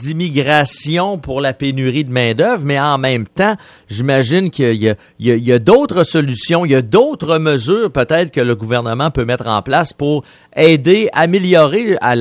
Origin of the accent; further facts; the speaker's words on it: Quebec, Canada; Ben oui, ça va bien chez nous au Bas-Saint-Laurent.